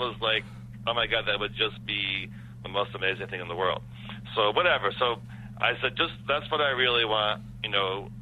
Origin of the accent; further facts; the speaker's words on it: East Coast, United States; And then at some point I moved back east because I'm from the East Coast and I wanted to come back.